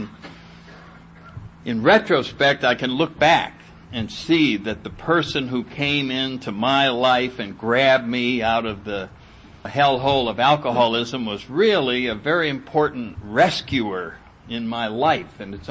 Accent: New Haven, Connecticut, United States; And I grew up in New Haven, Connecticut, had a very nice upbringing, nice family

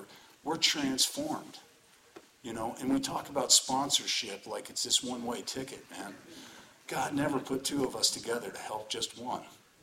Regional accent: Colorado, United States; I'm from Colorado.

